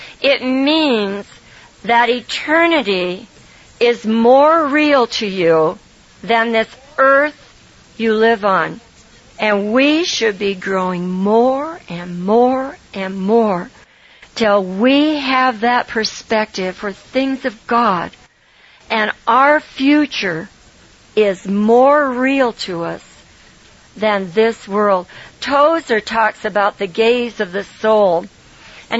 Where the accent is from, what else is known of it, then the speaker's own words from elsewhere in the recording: California, United States; you know, I'm a Californian and all this. We can get by with a lot if you are from California because they think we're kind of crazy anyhow.